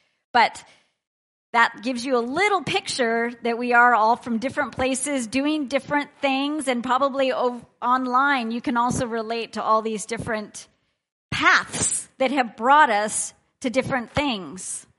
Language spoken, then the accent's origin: English; United States; So I was born in America, and I was raised in a close family, mother, father, one brother, a little bit younger, in the church, grown up in the church.